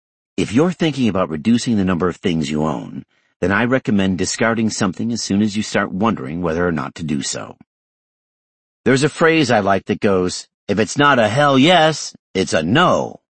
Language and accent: English; Kagawa, Japan; moved away as an adult; also born or lived in Tokyo; I left my hometown in Kagawa Prefecture when I enrolled at a university in Tokyo.